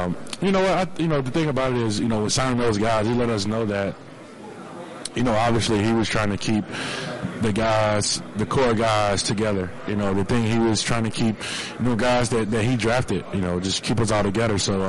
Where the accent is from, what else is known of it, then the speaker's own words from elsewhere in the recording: Mississippi, United States; Me? Man, I'm from Mississippi. No, I don't know Spanish.